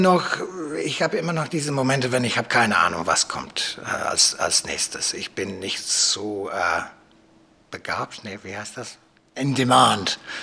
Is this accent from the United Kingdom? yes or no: yes; England, United Kingdom; German is a second language; weil für mich ist Deutschland international, weil ich bin Engländer